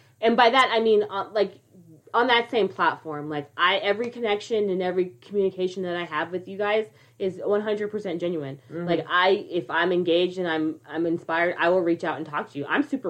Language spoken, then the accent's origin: English; California, United States; If you guys did not know this already, if you can't hear it in our voices, we're from California. We're from the high desert of California.